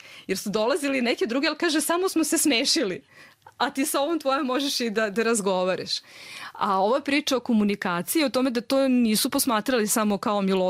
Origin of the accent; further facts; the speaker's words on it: Serbia; first language Serbian; ja se stvarno izvinjavam, ja sam iz Srbije.